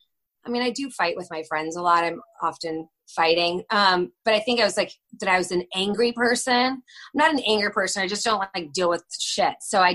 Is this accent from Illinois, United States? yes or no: yes; Northbrook, Illinois, United States; And because I grew up in Northbrook.